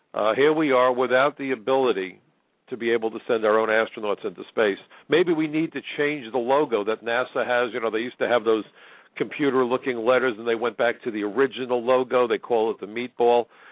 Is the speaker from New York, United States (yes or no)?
yes; New York, United States; I'm a New Yorker. New York is the most ethnically diverse city, not only in the United States, I would argue in the world, ladies and gentlemen. And I love New York.